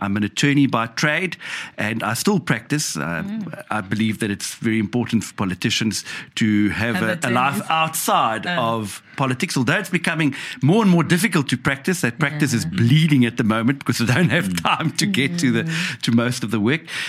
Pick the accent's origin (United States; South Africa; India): South Africa; Nelson Mandela Bay, Eastern Cape; I was born and bred in Nelson Mandela Bay, and I went to school there, and I also studied at Nelson Mandela University. I became a counselor at the age 26